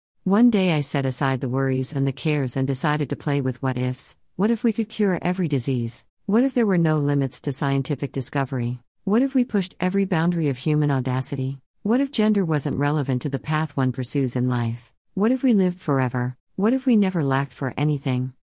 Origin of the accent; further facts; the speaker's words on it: Glenorchy, Tasmania, Australia; I grew up in Glenorchy, Tassie. My parents lived on a little piece of land, half cherry orchard, half vineyard, a few hundred feet from the Cadbury factory.